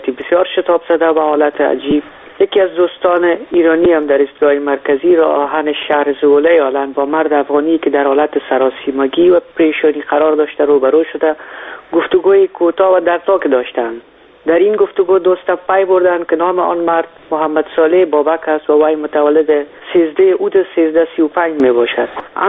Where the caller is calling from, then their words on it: Netherlands; از هلند هستم.